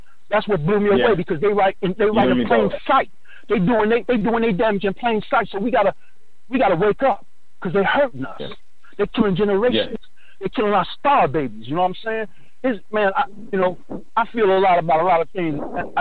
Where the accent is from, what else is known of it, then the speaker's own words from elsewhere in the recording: Brooklyn, New York, United States; I was raised in Brooklyn, so I always knew what Jews were about.